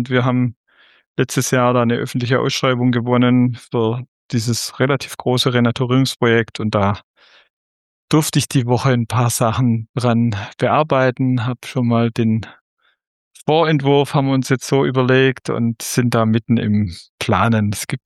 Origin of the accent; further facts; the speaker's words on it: Baden-Württemberg, Germany; moved away; ich bin 59 Jahre alt, geboren und aufgewachsen im Südwesten, wie man noch hört, auf dem dort, wo die Schwäbische Alb am schönsten ist, im Kreis Göppingen, und bin jetzt schon über 30 Jahre in Sachsen